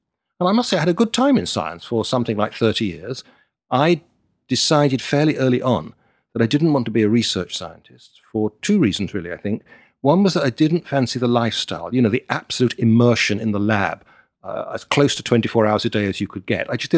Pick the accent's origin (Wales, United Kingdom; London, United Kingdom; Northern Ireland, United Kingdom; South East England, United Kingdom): London, United Kingdom; I grew up in London.